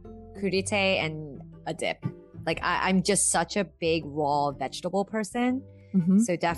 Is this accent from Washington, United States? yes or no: no; New Jersey, United States; Like ranch. I'm from Jersey, you know?